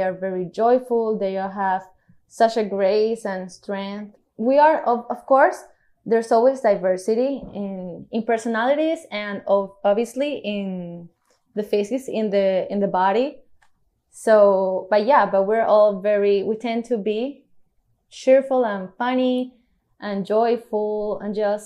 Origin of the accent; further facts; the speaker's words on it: Cartagena, Bolívar, Colombia; Well, I was born in Cartagena, like my parents. We were raised here and I lived here throughout my whole childhood.